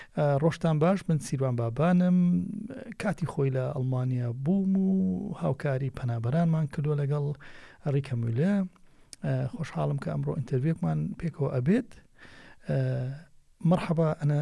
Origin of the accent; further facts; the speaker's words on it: Kurdistan Region, Iraq; German is a second language; now in Germany; also ich flüchte von meiner Heimat in Kurdistan, Irak, ja, 1996. Erste Station war Türkei. In Türkei hatten wir aufgehalten für ein paar Wochen